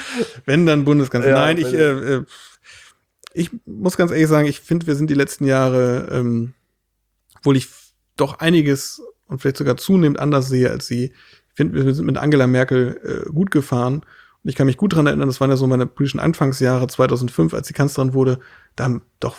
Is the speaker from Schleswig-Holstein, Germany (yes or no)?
yes; Schleswig-Holstein, Germany; wir leben jetzt hier in unserer laumburgischen Heimat bei Hamburg, wo ich herkomme, mit 2 wunderbaren Töchtern